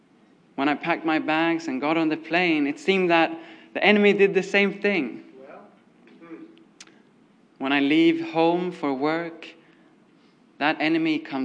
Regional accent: Sweden; I come from Sweden, a country far, far away.

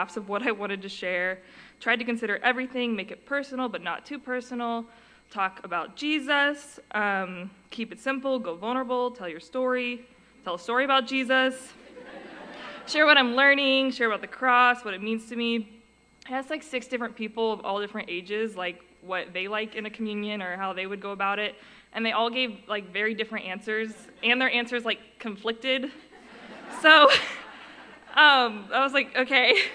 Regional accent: Nashville, Tennessee, United States; also born or lived in Jacksonville, Florida; I grew up in Nashville, Tennessee, and then Jacksonville, Florida.

